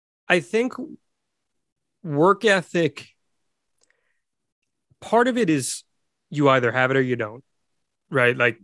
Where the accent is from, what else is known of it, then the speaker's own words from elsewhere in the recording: New Jersey, United States; born there; Bergen County. I was born in Bergen County.